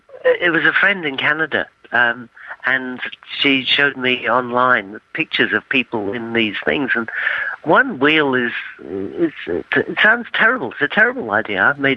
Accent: England, United Kingdom; Well, I grew up in Europe, England to be precise, you can probably tell.

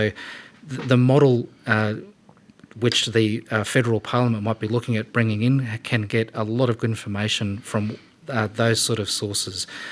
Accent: Queensland, Australia; my home state of Queensland

